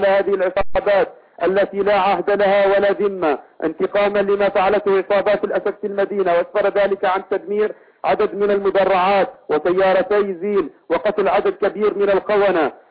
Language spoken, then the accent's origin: Arabic; Idlib Governorate, Syria; عندنا في إدلب وحمص والشام وباقي المدن في سوريا